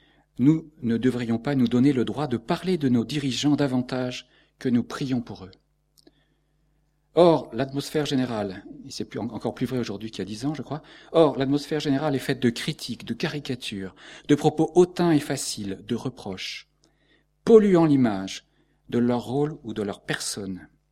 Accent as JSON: {"language": "French", "country": "France", "said": "Moi, en tant que Français, je me sens visé là."}